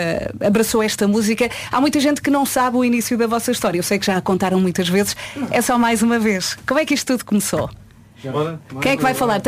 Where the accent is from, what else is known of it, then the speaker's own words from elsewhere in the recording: Viana do Alentejo, Évora, Portugal; É da minha terra, Viana do Alentejo.